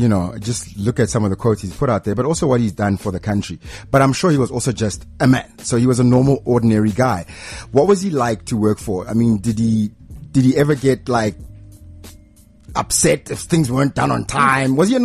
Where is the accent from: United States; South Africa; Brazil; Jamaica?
South Africa; Soshanguve, Gauteng; I grew up in the north of Pretoria as well, but that was like the north, Soshanguve.